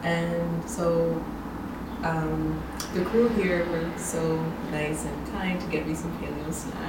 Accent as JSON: {"language": "English", "town": "Reading", "region": "Pennsylvania", "country": "United States", "said": "I'm an artist from Reading, Pennsylvania."}